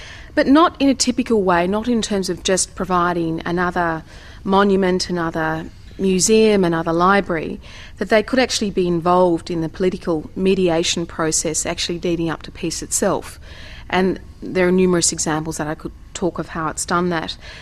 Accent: Australia; being an Australian

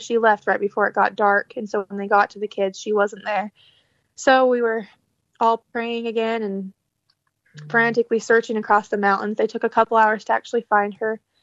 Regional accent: United States; also born or lived in Mexico; I was actually born there, but I am American as well. And I mostly lived in the States.

